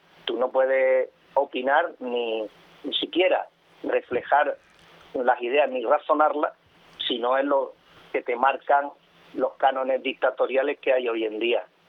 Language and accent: Spanish; Spain; y usted y yo por ahora entiendo que somos españoles.